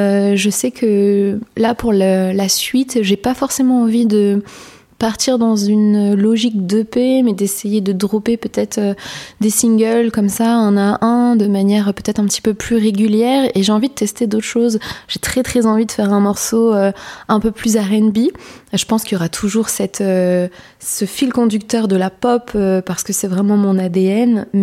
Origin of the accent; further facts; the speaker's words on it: Normandy, France; moi, je viens du coup de la Manche près du Mont-Saint-Michel, qui est une très très belle région.